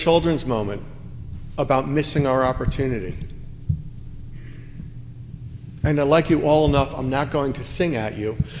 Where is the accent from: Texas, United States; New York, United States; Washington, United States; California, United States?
New York, United States; I grew up outside of New York. And no, I was not a Yankees fan. I rooted for the Mets.